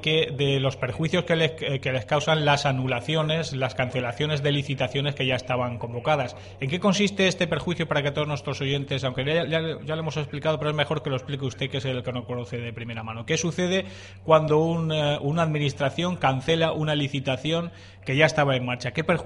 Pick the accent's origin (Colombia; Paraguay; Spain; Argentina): Spain; Region of Murcia; esto lo decimos nosotros porque somos murcianos